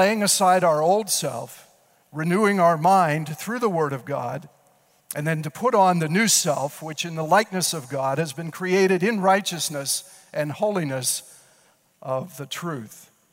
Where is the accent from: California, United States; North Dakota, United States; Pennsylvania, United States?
Pennsylvania, United States; Friedens; the small community where I grew up in Freedons, Pennsylvania, which is in Somerset County, Pennsylvania, about 6 miles from the crash site where Flight 93 went down.